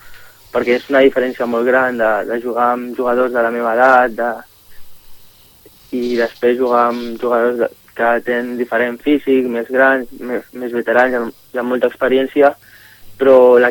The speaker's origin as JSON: {"language": "Catalan", "town": "Sitges", "region": "Catalonia", "country": "Spain", "said": "un equip d'aquí, jo que soc de Sitges, més especial"}